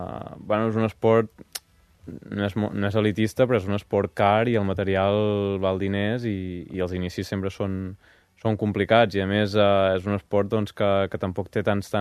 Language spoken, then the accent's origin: Catalan; Banyoles, Catalonia, Spain; Al final jo sóc de Banyoles